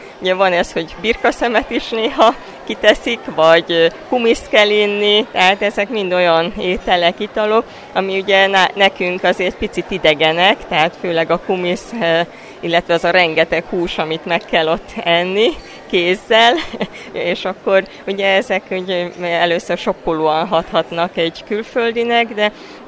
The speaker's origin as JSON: {"language": "Hungarian", "country": "Hungary", "said": "igazából én azt szeretném, hogy akárhová megyek, legyek büszke arra, hogy magyar vagyok, és a mongoloknak legyen jó véleményük Magyarországról."}